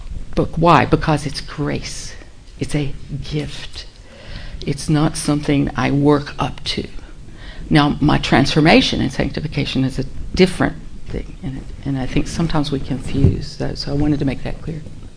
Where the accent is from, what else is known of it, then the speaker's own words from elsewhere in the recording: Virginia, United States; also born or lived in Tennessee; now in Columbia, United States; I grew up in Virginia, West Virginia area, right on the border. I've lived in Columbia most of my life since college.